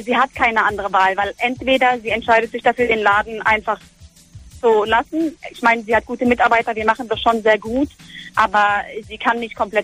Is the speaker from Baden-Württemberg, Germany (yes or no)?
yes; Karlsruhe, Baden-Württemberg, Germany; Aus Karlsruhe.